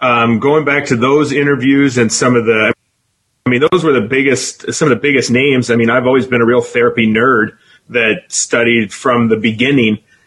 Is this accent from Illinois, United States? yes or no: yes; Illinois, United States; So I'm from Southern Illinois. I'm about 15 minutes outside of downtown St. Louis.